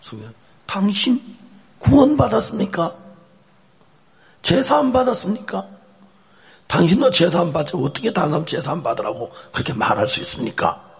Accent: Seonsan, North Gyeongsang, South Korea; 선산은 큰 도시도 아닌데 선산으로 그분이 설교사로 왔어요. 저희 고향으로.

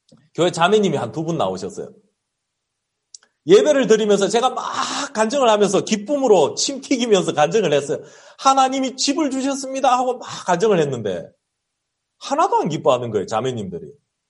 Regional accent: South Korea; now in United States; 제가 한국에서 온 선교사인데

